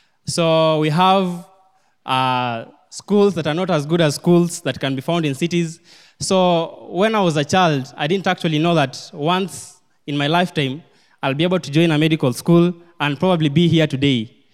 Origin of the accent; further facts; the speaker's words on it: Kenya; But I think being a Kenyan, I have to support my fellow Kenyans.